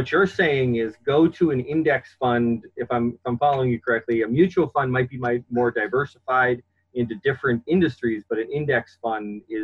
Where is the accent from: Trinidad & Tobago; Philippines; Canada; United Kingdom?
Canada; now in United States; I had absolutely nothing when I came to America from Canada, and I've built quite a large business and investments.